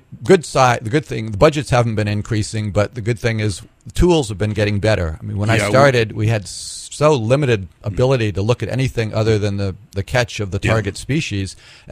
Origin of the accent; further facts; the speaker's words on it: East Coast, United States; Well, I grew up on the East Coast, mm-hmm. and kept moving westward.